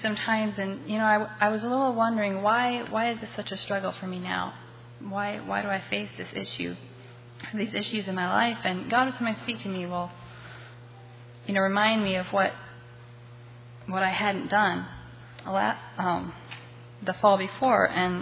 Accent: Iowa, United States; I'm from Kelowna, Iowa, attend Zion Christian Fellowship.

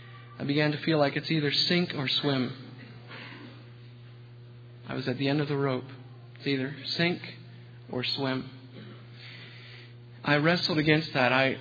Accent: Myerstown, Pennsylvania, United States; I'm from Myerstown, Pennsylvania.

